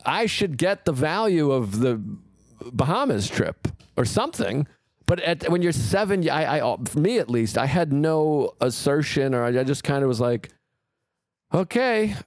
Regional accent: Massachusetts, United States; My family, we always went up to Maine because we grew up in Massachusetts.

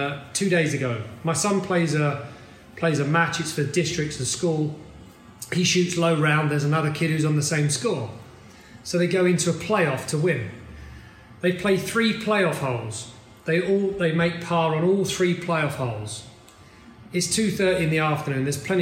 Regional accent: Stevenage, East of England, United Kingdom; So I grew up in Stevenage in a terraced house, one of a block of, I don't know, 16 houses in a row, wedged together, small three bedroom house.

